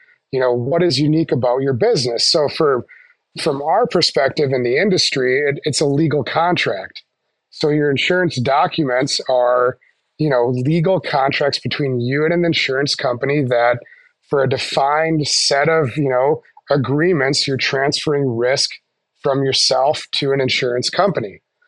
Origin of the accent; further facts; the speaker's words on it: Moorhead, Minnesota, United States; I grew up in Minnesota. I'm born and raised. I grew up in Moorhead, Minnesota. I was a spud, you know, grew up.